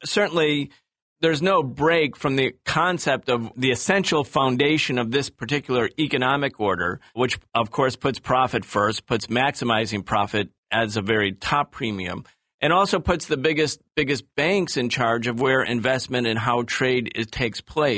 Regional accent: Rochester, New York, United States; I come from Rochester, New York, which at one time had 50,000 workers for Eastman Kodak and Xerox and IBM.

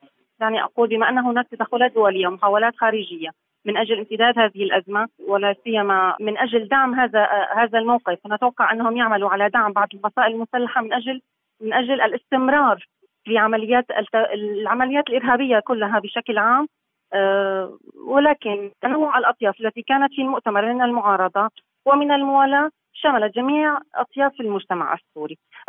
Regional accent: Al-Fu'ah, Idlib Governorate, Syria; ولكن لا نجدها في قريتي الفوع وكفرية المظلومتين، عانوا ما عانوه ولم يشعر أحد بهم.

